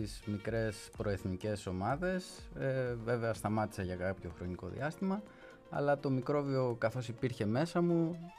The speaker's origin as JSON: {"language": "Greek", "town": "Agrinio", "region": "Western Greece", "country": "Greece", "tie": "born or raised there", "lives_now": "Crete, Greece", "said": "Είμαι από το Αγρίνιο."}